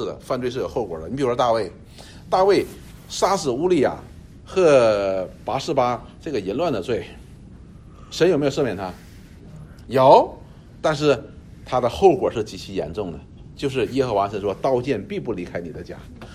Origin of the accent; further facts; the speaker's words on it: China; 我们中国人有好多时候形容这样的，什么不撞南墙不回头